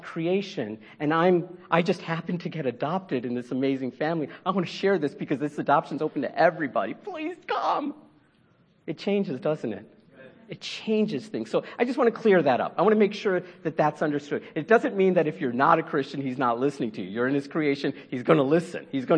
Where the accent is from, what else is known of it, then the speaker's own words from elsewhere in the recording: United States; I was brought up in the United States of America. My mom and dad, Indian as Indian gets.